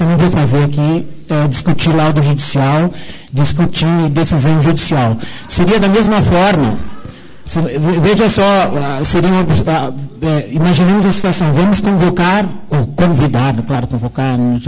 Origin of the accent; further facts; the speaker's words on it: Curitiba, Paraná, Brazil; respeito essa casa como cidadão de Curitiba, como brasileiro, respeito a todos.